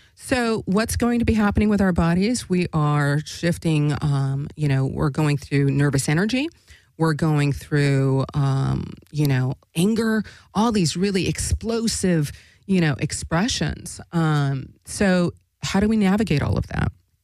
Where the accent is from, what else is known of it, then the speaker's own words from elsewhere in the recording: Alaska, United States; I'm from Alaska. We still use it. What up, my peeps in Alaska.